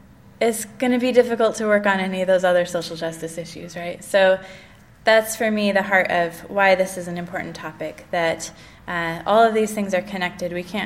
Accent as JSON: {"language": "English", "town": "Newberg", "region": "Oregon", "country": "United States", "tie": "born or raised there", "said": "I grew up in Newburgh, Oregon, which is kind of one of those Quaker meccas that that are kind of spread out across the country."}